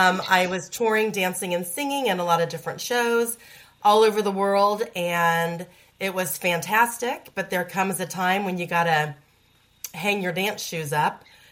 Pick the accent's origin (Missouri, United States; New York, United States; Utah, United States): Missouri, United States; Kansas City; So I am from Kansas City originally. That's where I grew up.